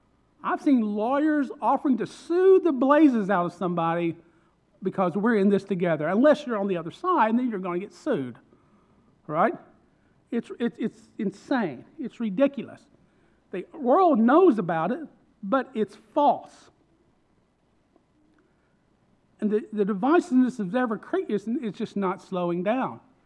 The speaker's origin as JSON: {"language": "English", "region": "Kentucky", "country": "United States", "tie": "born or raised there", "said": "So I grew up in East Kentucky where it's the Hatfields and McCoys."}